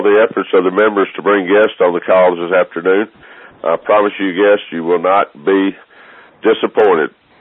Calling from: Birmingham, Alabama, United States; I'm calling in from Birmingham, Alabama.

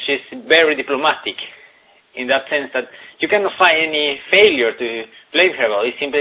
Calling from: Sweden; I'm calling from Sweden. It's 2 o'clock a.m. here

